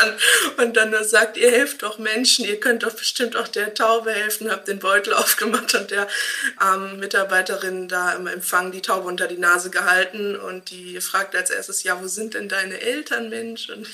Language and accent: German; Hamm, North Rhine-Westphalia, Germany; ich komme aus Hamm